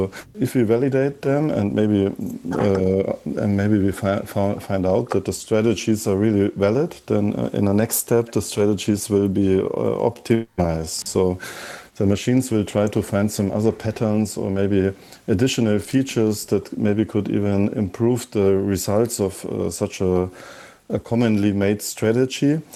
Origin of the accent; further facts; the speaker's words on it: Germany; accent: German; English is a second language; So my accent is, I guess, even stronger German than yours.